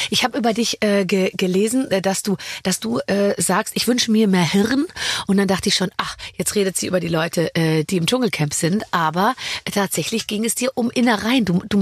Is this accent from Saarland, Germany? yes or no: no; Munich, Bavaria, Germany; now in Berlin, Germany; wir leben beide in Berlin. Ich komme aus München.